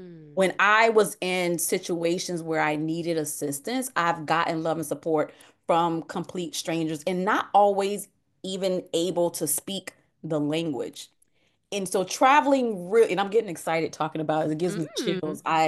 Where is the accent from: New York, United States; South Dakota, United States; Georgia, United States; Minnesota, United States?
Georgia, United States; Savannah; Obviously, I started here in my hometown, which I always jokingly say Savannah is a country city. It's very country, very small town mindset.